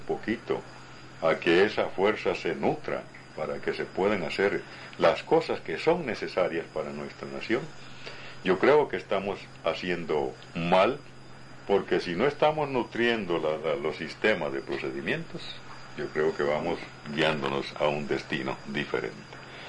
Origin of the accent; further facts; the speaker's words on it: Costa Rica; a lo cual yo, en mi manera de sentir como costarricense